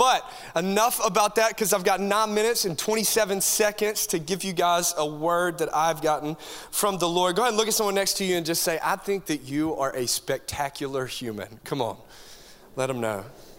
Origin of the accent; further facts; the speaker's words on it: Coleman, United States; Well, I'm super pumped to be here in my hometown, Coleman, and man, I can't ever approach the stage without giving it some honor.